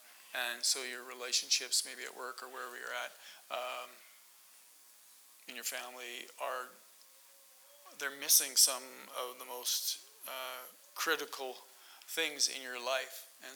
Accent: Calgary, Alberta, Canada; Me personally, growing up in Calgary, I decided I'd go find some trees for school instead of going to Saskatchewan

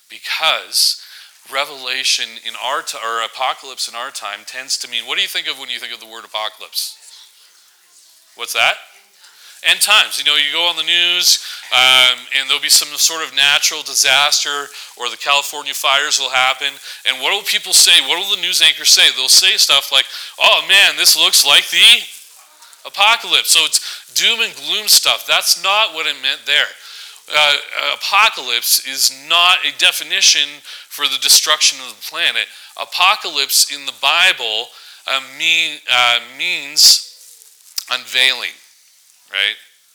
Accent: Vancouver, British Columbia, Canada; When I was a kid, I grew up in Vancouver, and one of the greatest things about living in Vancouver was you got to see the mountainscapes.

